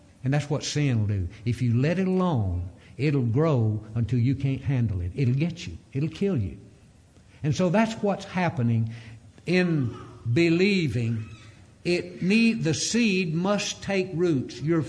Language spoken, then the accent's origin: English; Mississippi, United States; Today, three times he preached in the home congregation where I grew up in North Mississippi and took Doris and Clint along with him.